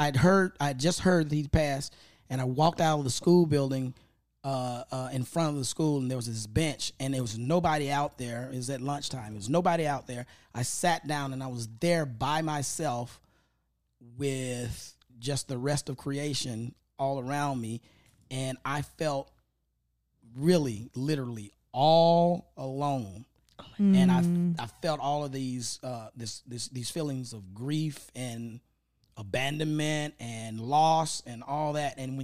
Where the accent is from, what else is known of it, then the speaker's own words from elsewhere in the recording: Memphis, Tennessee, United States; I grew up in Orange Mound, and we didn't really do that.